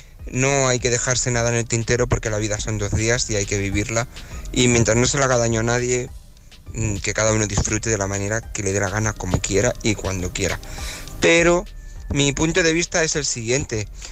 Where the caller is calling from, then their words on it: Barcelona, Catalonia, Spain; de Barcelona.